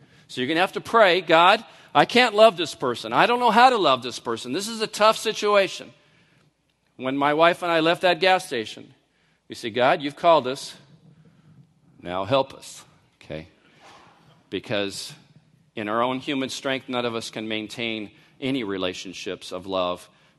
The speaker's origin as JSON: {"language": "English", "region": "California", "country": "United States", "said": "But I didn't know that because I'm from California."}